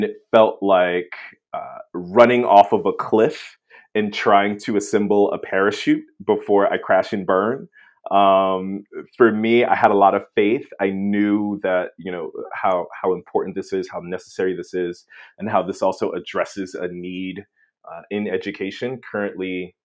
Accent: Brooklyn, New York, United States; I'm from Bed-Stuy, Brooklyn. I am a high school Spanish teacher and the founder and executive director of Teens of Color Abroad.

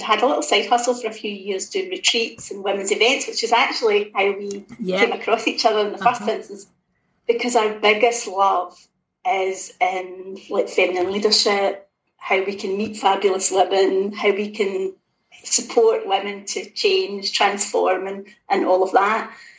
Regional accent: Scotland, United Kingdom; also born or lived in South Africa; My background, I grew up in Ayrshire in Scotland.

